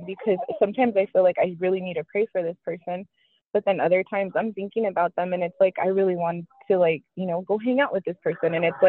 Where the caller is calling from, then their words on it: San Bernardino, California, United States; I'm calling in from San Bernardino.